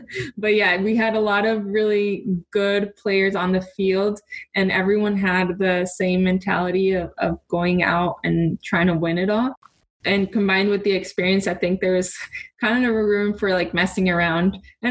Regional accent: Tijuana, Baja California, Mexico; Growing up in Tijuana and just being involved in soccer in Mexico

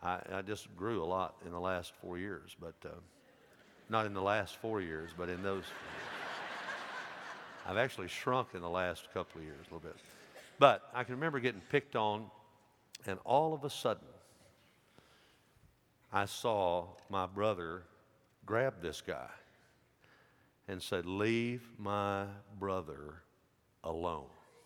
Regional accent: Dyersburg, Tennessee, United States; When I was a kid, growing up in Dyersburg

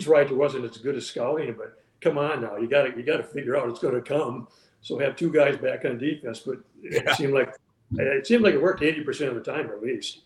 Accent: Michigan, United States; Well, I was born in Central Michigan. I stayed there and coached at Mount Pleasant Sacred Heart.

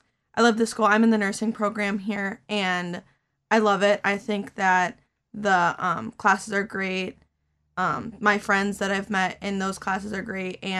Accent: Kenosha, Wisconsin, United States; I'm from Kenosha

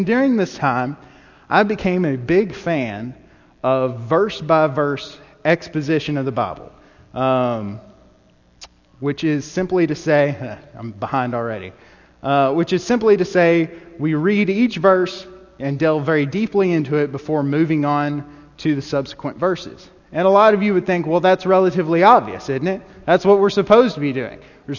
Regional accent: Bowling Green, United States; I'm from Bowling Green. I was here for a very long time. My entire life, and then I moved away for the past 2 years and lived in Atlanta.

